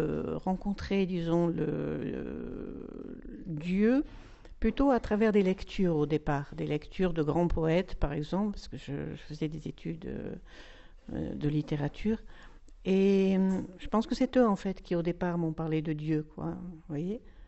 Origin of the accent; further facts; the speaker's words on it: Maussane-les-Alpilles, Provence-Alpes-Côte d'Azur, France; Je suis native de Maussan, en fait, bien que je n'ai pas habité tout le temps à Maussan. Et j'ai 71 ans, bientôt, demain. C'est mon anniversaire, le 3 février.